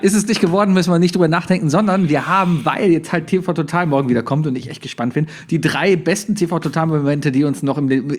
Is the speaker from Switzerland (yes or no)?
no; Cologne, North Rhine-Westphalia, Germany; Als Kölner